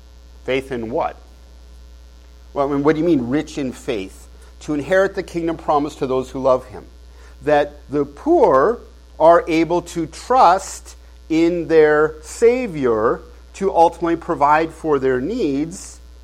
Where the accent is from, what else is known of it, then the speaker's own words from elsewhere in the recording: Canada; now in United States; I am a permanent resident alien here in the United States as a Canadian.